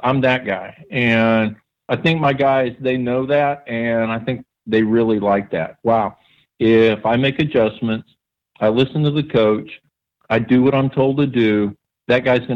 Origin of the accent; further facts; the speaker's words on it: California, United States; like I said, I was born in California and kind of lived my early years in California.